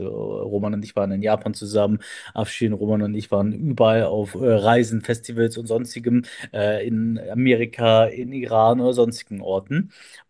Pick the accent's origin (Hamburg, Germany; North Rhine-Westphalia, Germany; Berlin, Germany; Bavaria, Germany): North Rhine-Westphalia, Germany; Cologne; ich bin eine Kölsche Jung, aus Köln gebürtig, dann nach Aachen gezogen für mein Studium an der RWTH Aachen